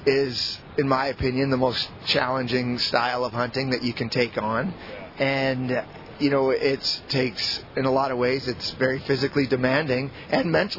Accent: Ontario, Canada; I grew up bow hunting in Ontario, the access to hunting was so limited that the bow provided more access to it.

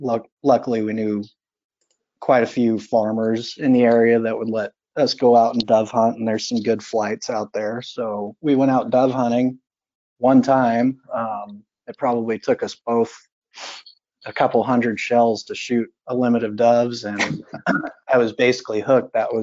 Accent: California, United States; I was born and raised in the San Joaquin Valley of California, basically dead center of the state. If you've ever eaten an almond, it probably came from, you know, within 30 miles of where I was raised.

